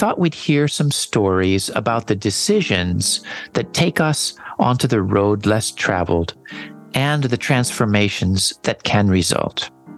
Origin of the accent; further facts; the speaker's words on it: San Diego, California, United States; I worked at the front gate of SeaWorld, a marine park in my hometown of San Diego.